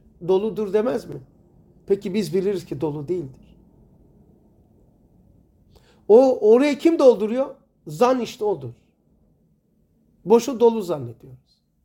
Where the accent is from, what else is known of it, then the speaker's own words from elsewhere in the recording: Rize, Turkey; born there; Ben de Rize'de doğdum. Şimdi bizim aklımız orada gelişti.